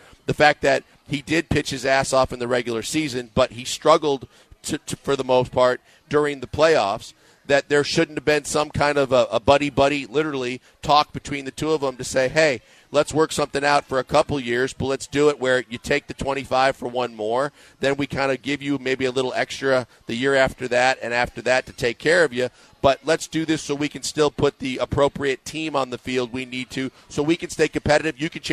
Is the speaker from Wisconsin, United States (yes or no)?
yes; Milwaukee, Wisconsin, United States; There was rumors, being my hometown, I talked to a lot of people